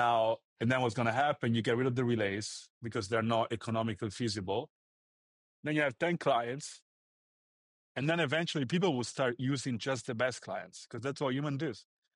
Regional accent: Italy; also born or lived in United Kingdom; now in United States; So I used to live in the UK and I'm from Italy.

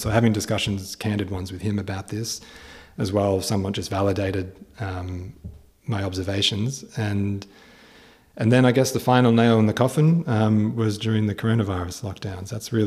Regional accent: Australia; I was leaning towards trying to understand more how my home country is Australia.

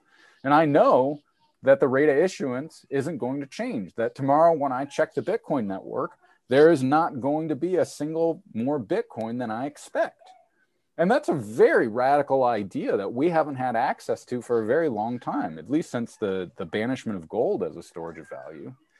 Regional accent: United States; and I actually, as an American, I would really love to see states stand up

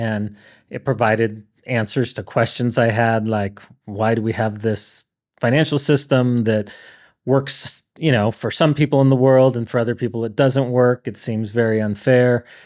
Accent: San Clemente, California, United States; So I grew up in San Clemente in Southern California and walking distance to the beach.

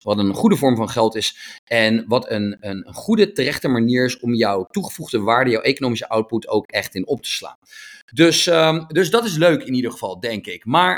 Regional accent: Netherlands; We zijn Nederlanders, we zijn lekker traditioneel, dus we houden ervan.

